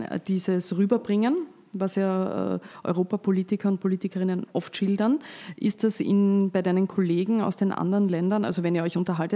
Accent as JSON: {"language": "German", "country": "Austria", "said": "ist das bei uns in Österreich sozusagen stärker dieses bisschen Ausblenden"}